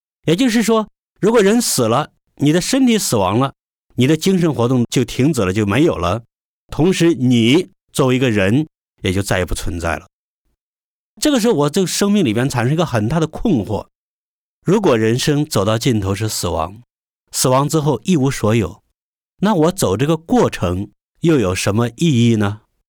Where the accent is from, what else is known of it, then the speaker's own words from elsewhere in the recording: China; 我也是出生在中国，用我们大家都很熟悉的一句话来说，就是生在新中国，长在红旗下。